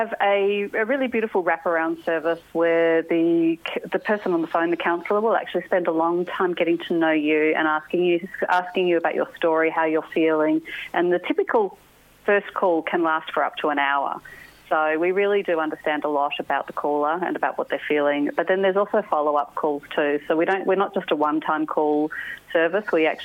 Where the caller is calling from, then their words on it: Melbourne, Victoria, Australia; I'm calling from Melbourne, so, you know, I'm in the heart of it.